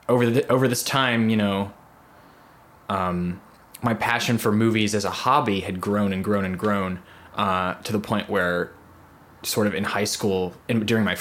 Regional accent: Mississippi, United States; I grew up in Mississippi, and how I ended up at SCAD, well, Mississippi is a very underserved sort of area

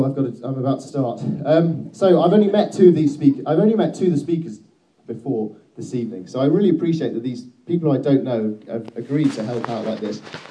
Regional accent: England, United Kingdom; So I'm afraid that I'm the English imposter for the evening.

